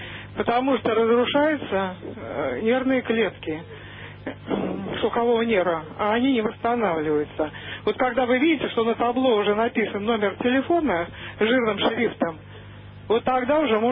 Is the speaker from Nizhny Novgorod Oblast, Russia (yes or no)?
no; Moscow, Russia; Я вот москвичка.